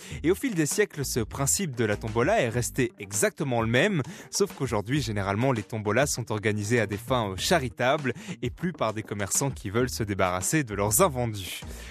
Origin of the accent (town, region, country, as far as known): Belgium